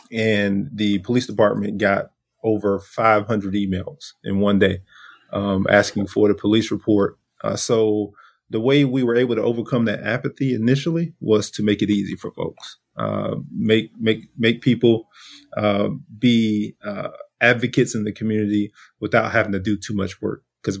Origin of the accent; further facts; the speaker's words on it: Brunswick, Georgia, United States; So as you mentioned, man, I'm from Brunswick, Georgia, deep South Georgia. I always have to tell people where it is, especially folks who aren't from Georgia.